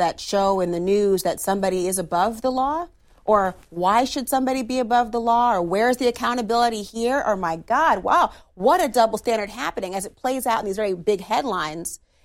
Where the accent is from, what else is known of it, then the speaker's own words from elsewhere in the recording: Minnesota, United States; I look back to in my home state of Minnesota